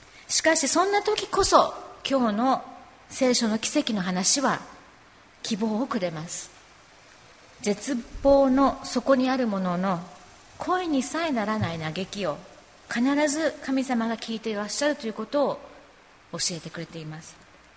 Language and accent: Japanese; Kanto, Japan; 私は関東出身なので、日本だったらそれこそなんかこう富士山の近くの樹海とか想像しちゃいますけども